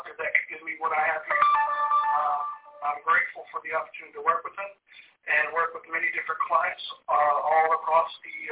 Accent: Fort Riley, Kansas, United States; born there; also born or lived in Germany; now in North Carolina, United States; Originally, I was born from Fort Riley, Kansas. Throughout my life, I have lived at many different places. I've been lived in Germany. I've also lived here in North Carolina.

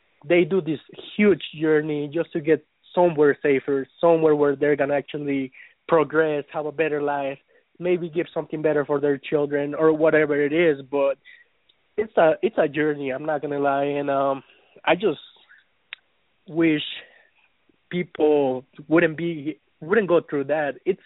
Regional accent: Colorado, United States; I'm from Colorado.

